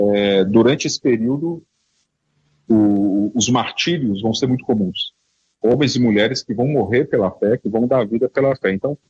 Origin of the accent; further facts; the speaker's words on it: Ouro Preto, Minas Gerais, Brazil; Então, eu sou de Ouro Preto, uma cidade histórica famosa, né, do Brasil